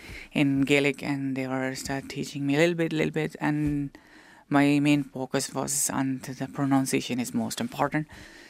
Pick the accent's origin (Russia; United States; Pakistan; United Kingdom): Pakistan; Karachi, Sindh; now in Ireland; I'm originally from Pakistan. The city is Karachi.